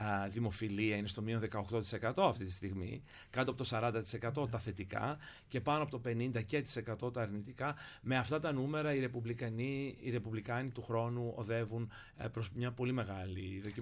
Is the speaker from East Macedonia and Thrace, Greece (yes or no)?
yes; Kavala, East Macedonia and Thrace, Greece; born there; Οπότε έχω και θρακιώτικο και ποντιακό και πολύ μακεδονικό. Γεννήθηκα στην Καβάλα, την πανέμορφη αυτή μητρόπολη του ελληνικού βορρά, της Μακεδονίας